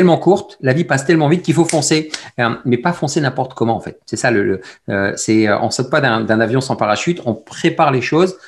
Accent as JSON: {"language": "French", "town": "Lens", "region": "Hauts-de-France", "country": "France", "tie": "born or raised there", "said": "Je suis un boyau rouge, je suis un vrai ch'ti, moi, je suis né à Lens."}